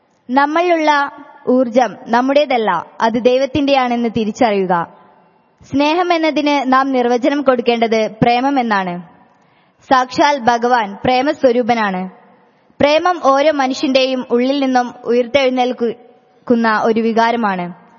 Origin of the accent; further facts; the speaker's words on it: Makkaraparamba, Kerala, India; I am from Makkaraparamba in Malappuram district, Kerala. I am coming here for first time.